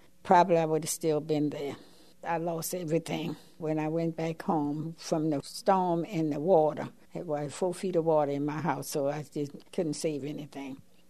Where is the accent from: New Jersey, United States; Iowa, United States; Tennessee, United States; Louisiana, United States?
Louisiana, United States; New Orleans; born there; I was born in New Orleans, Louisiana, July 4th, 1928.